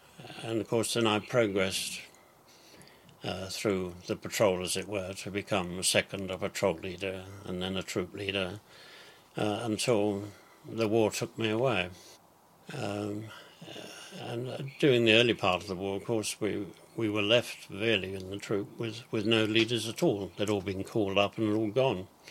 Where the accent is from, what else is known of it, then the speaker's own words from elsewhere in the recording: Bedford, East of England, United Kingdom; born there; I was born in Bedford on the 4th of December 1925.